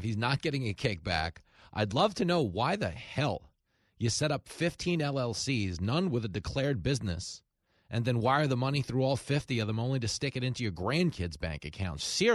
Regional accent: Levittown, New York, United States; I grew up in Levittown around a bunch of old men

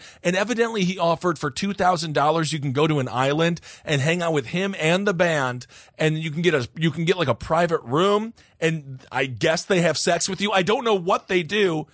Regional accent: Wisconsin, United States; He's a 37-year-old, originally from my home state of Wisconsin. You don't mess with the Badger State, Mr. Buck.

